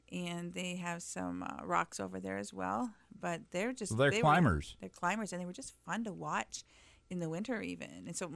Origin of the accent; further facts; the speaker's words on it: Breckenridge, United States; We knew everything about Stratford. We grew up in Breckenridge.